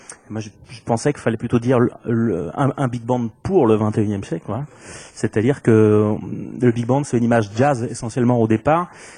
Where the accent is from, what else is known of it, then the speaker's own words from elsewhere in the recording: Carrières-sur-Seine, Île-de-France, France; Alors moi je viens du 78, de carrière sur scène, s'il y a des gens de carrière sur scène.